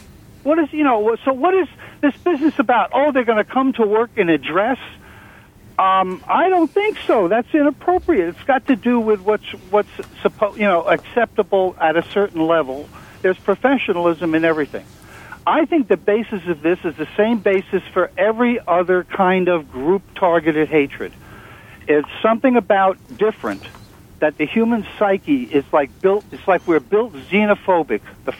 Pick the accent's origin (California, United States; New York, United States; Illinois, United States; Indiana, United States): New York, United States; Manhattan; I'm going to be 68 in a couple of weeks, and I grew up in Manhattan, and on East 28th Street